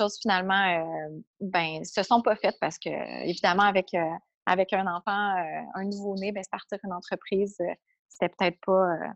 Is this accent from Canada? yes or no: yes; Quebec, Canada; je viens du Québec, puis je travaille dans une école spécialisée pour les enfants précoces.